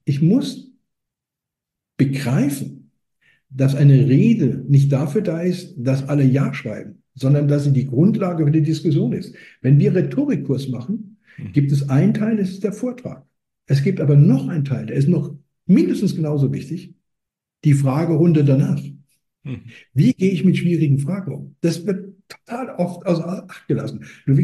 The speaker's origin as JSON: {"language": "German", "region": "Hesse", "country": "Germany", "said": "Ich sage das sehr oft, ich bin Hesse."}